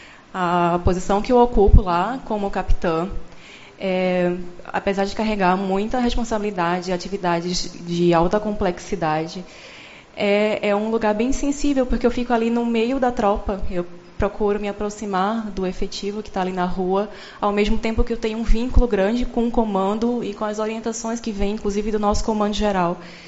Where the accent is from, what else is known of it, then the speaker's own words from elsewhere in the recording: Northeast Region, Brazil; Eu sou nordestina.